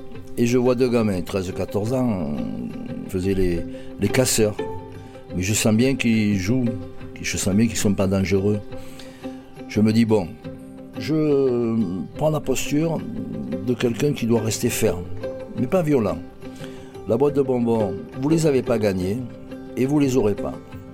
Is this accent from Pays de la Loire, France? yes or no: no; Marseille, Provence-Alpes-Côte d'Azur, France; Je suis un Marseillais de pure souche, je suis né dans le quartier de la Capelette en 1951